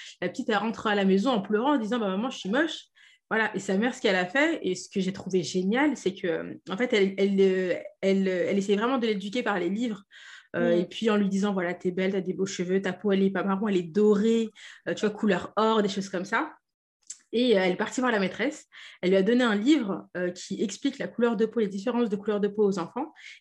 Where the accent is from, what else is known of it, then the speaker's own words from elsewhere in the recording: France; Certes, on n'a pas la même couleur de peau, on a des origines qui sont différentes, mais on est français.